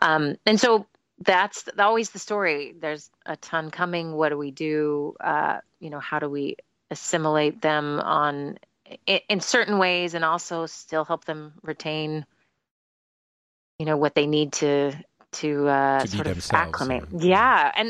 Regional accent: United States; but they also see me as powerful because I'm American, even though I'm not powerful.

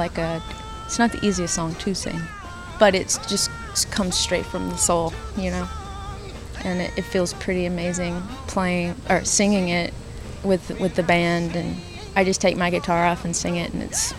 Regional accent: Tryon, North Carolina, United States; Growing up in Tryon, it's a very conservative small town

